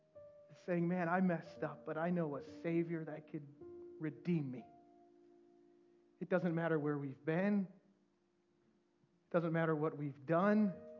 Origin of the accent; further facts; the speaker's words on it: Midwest, United States; and of course I'm from the Midwest, so what do? You go, step outside.